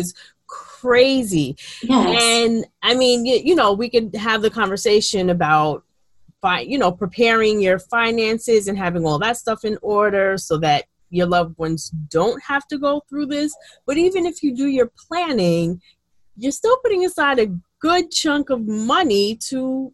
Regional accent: Jamaica; and I'm Jamaican, so our funerals, the whole process, you know, we're all scattered across the globe.

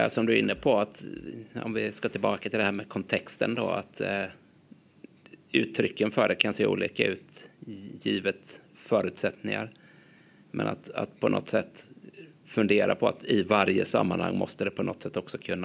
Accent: Småland, Sweden; som den smålänning man är, så får man ju passa på att njuta när det fortfarande finns snö.

